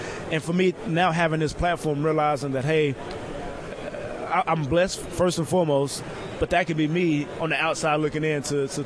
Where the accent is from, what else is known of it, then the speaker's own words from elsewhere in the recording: Mahia, United States; also born or lived in Dallas; every community that I've been a part of, whether it's Dallas, my hometown of Mahia, whether it's Pittsburgh where I played, or Jacksonville.